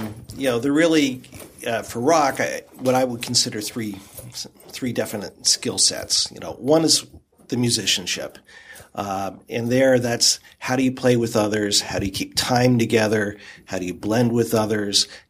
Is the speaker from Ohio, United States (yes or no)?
yes; Cincinnati, Ohio, United States; you know, while I was from Cincinnati, I hadn't lived here for probably 25 years.